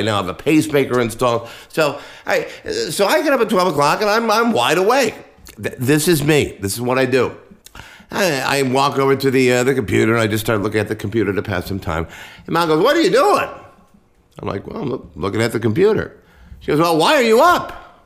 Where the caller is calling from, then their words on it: West Palm Beach, Florida, United States; I come to you from West Palm Beach, Florida.